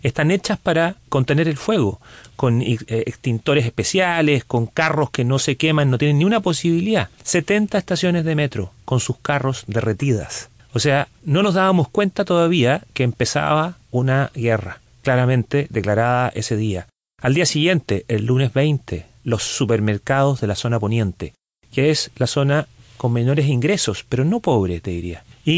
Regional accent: Chile; es muy importante como chilenos estar aquí para contar lo que nos está pasando en Chile

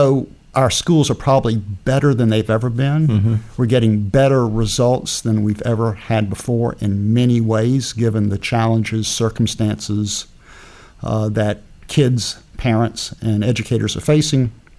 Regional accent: Wisconsin, United States; a teacher at Eau Claire High School in the early 80s. But I had the good fortune of returning to my home state 2 years or so ago

